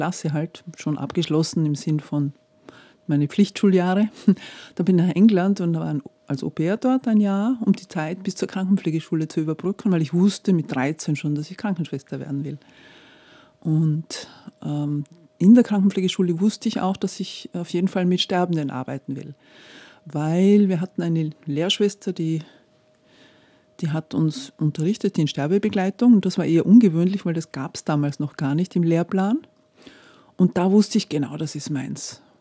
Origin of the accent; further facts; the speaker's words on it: Tyrol, Austria; Ich komme aus Tirol, aus den Tiroler Bergen, und da habe ich schon als Kind halt gespürt, mich zieht es in die Welt oder mich interessieren andere Kulturen, andere Menschen, und das war jetzt bei uns nicht so Tradition.